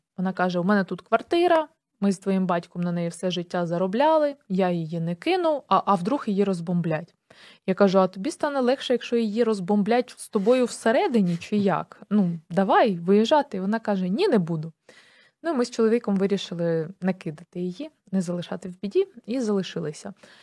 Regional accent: Kherson, Kherson Oblast, Ukraine; херсонці не цінують цього, але у мене теж був досвід життя не у Херсоні 2 роки. І от так само, як і ти, я почала любити це місто, коли повернулася в нього

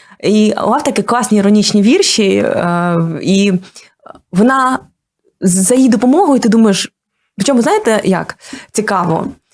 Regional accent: Kharkiv, Kharkiv Oblast, Ukraine; first language ru; Я не пишаюся тим, але я вирісла в Харкові, в російськомовній родині

